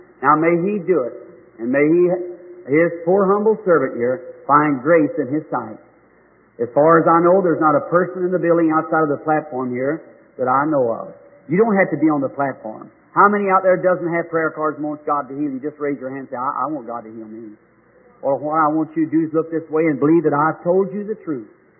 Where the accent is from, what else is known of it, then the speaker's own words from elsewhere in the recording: Ireland; Spanish people, and I'm Irish, so it's two different nationalities of people.